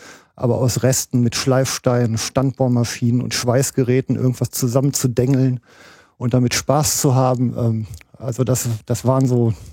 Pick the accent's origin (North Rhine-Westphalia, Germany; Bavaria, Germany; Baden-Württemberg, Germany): North Rhine-Westphalia, Germany; Duisburg; Ich bin also im Duisburger Norden groß geworden, in Duisburg-Altamborn genau.